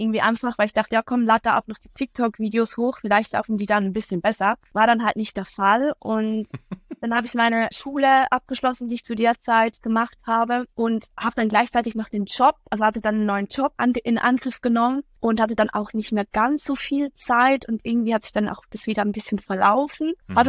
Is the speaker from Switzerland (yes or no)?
yes; Switzerland; Wie gesagt, ich komme aus der Schweiz